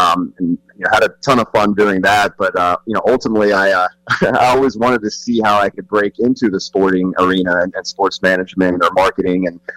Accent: Charlotte, North Carolina, United States; So yeah, I am from Charlotte originally.

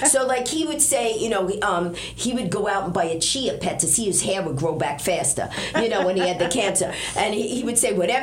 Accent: New York, United States; I'm from New York. I'm a stand-up comic.

